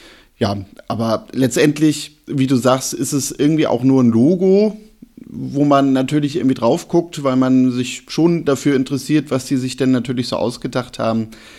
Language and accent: German; Cologne, North Rhine-Westphalia, Germany; und wir beide so als Kölner